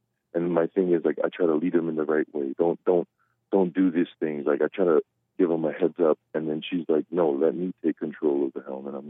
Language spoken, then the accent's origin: English; Hawaii, United States; I'm from Hawaii, and all my best friends are white